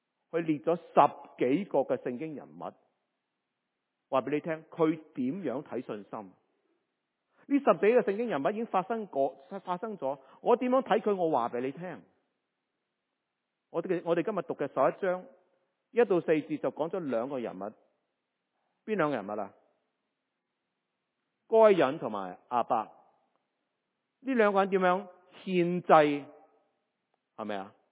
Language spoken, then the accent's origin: Cantonese; China; 我哋中國人應該好明白大仔